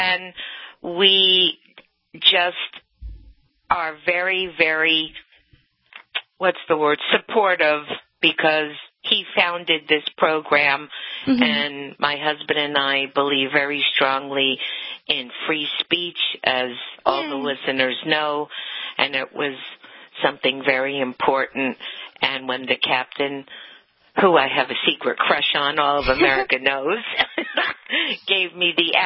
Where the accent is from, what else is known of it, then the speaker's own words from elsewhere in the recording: Miami, Florida, United States; Listen, I was raised in Miami